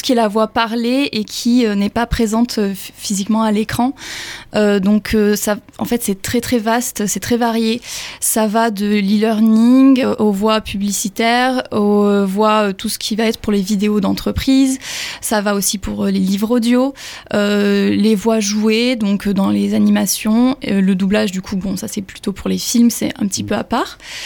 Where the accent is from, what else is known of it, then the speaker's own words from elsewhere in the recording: Florac, Occitanie, France; now in Toulouse, France; Donc, moi, je suis à la base de Florac / Saint-Étienne-Vallée française. Donc, je viens de Lozère. Mais pour les études, je suis partie à Toulouse